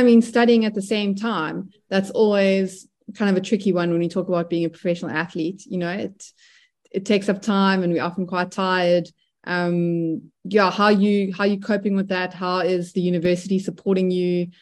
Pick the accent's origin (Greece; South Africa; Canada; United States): South Africa; I think as a South African, you know, track and field athletes, I think you have a lot of, you know, women to look up